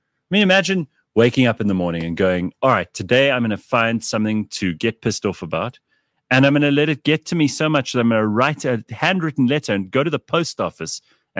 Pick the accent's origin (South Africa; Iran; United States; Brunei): South Africa; Just enjoy the meat. It's one of the best things about being South African.